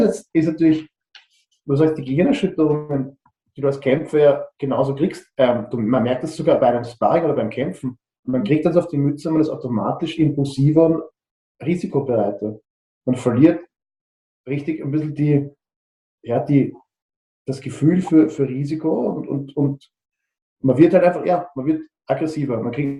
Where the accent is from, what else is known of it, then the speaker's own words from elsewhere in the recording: East Germany, Germany; da geht es halt wirklich ans Eingemachte, wie man sagt, bei uns im Osten.